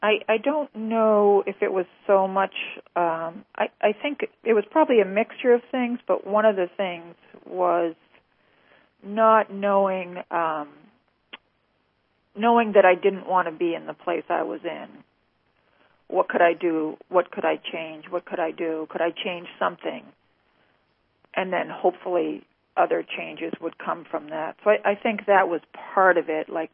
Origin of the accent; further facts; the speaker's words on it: New England, United States; I grew up in New England. I spent most of my life in New England, and New England is a beautiful part of the country.